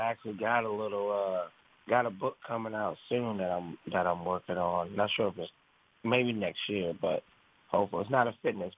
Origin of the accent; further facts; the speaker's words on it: Delaware, United States; They don't dress, but so in Delaware, all right, so the small town I come from, my dad, my family, they're all rednecks.